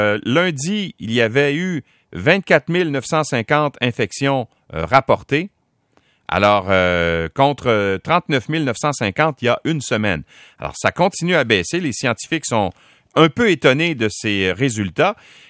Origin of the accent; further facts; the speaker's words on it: Canada; Et si on revient chez nous, au Canada